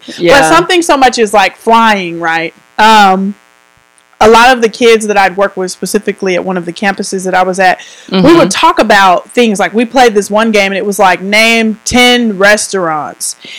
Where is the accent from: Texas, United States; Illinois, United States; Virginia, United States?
Texas, United States; Killeen; I've never been outside of Central Texas. Mm. I was born in Waco, raised in Killeen, came to college at Baylor, went to grad school